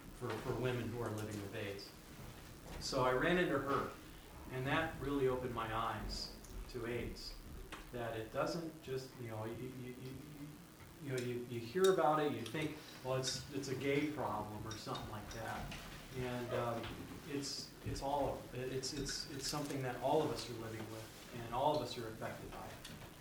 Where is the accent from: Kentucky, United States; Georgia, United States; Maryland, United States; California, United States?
Georgia, United States; Stone Mountain; I've been talking with Lou, and I'm from Stone Mountain, Georgia, and went to Reed Ann High School.